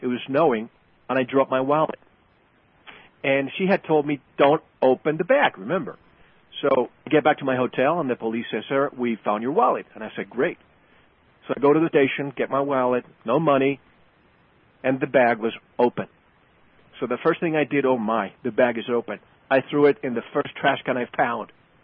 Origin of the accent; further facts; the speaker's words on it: Puerto Rico; now in Arizona, United States; I'm from the mountains. I'm from the ocean. I grew up in Puerto Rico where there's a lot of green and ocean.